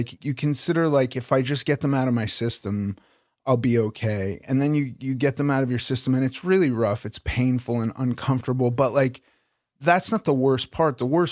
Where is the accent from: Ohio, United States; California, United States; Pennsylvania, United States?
California, United States; Los Angeles; I grew up in Los Angeles